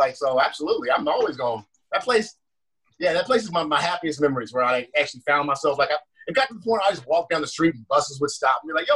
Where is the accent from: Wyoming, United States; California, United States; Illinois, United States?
California, United States; born there; also born or lived in South Carolina / Missouri; So I was born in California, but then I lived in South Carolina, then back to Cali, then Missouri, back to Cali again